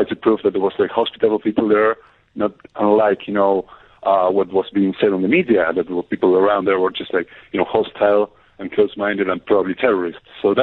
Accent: Argentina; moved away as an adult; I moved actually from Argentina to Northern Ireland in order to work for 1 year and a half and build up some savings to begin with.

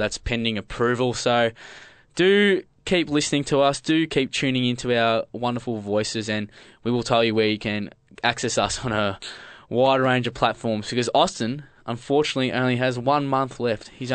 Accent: Australia; As Australian sports followers, we're not used to these big teams throwing around cash in our Australian leagues, domestic leagues.

